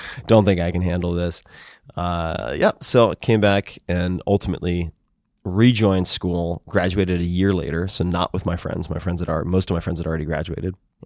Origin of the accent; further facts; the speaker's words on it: Long Island, New York, United States; because very few people left where I grew up in Long Island.